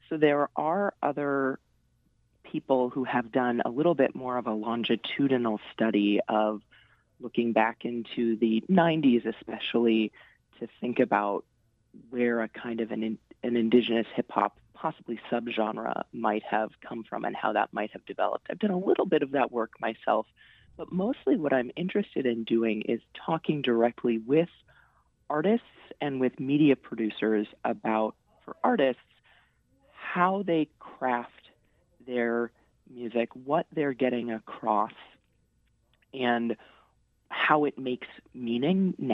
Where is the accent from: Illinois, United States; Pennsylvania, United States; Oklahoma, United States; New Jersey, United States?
Illinois, United States; Chicago; I'm from Chicago and I was doing my grad work in Chicago